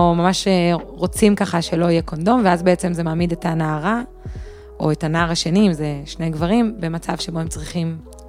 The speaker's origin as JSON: {"language": "Hebrew", "town": "Alonim", "region": "Northern District", "country": "Israel", "said": "אני מקיבוץ אלונים"}